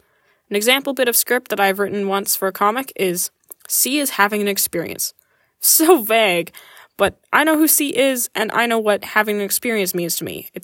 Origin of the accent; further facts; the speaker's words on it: Calgary, Alberta, Canada; born there; I was born in Calgary, Alberta, and I've been making art since I was a toddler.